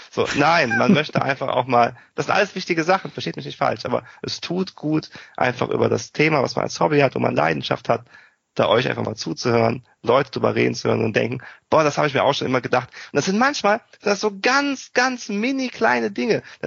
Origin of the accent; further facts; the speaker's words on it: Cologne, North Rhine-Westphalia, Germany; ich komme aus Köln.